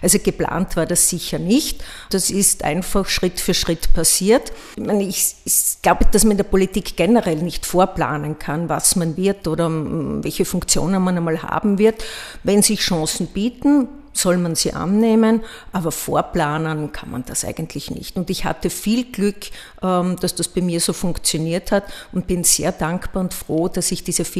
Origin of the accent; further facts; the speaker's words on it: Bad Gleichenberg, Styria, Austria; now in Graz, Austria; würde ich sagen, meine Heimat sind Bad Gleichenberg und Graz. Also ich habe sozusagen 2 Heimaten. Ich komme aus Bad Gleichenberg und lebe in Graz.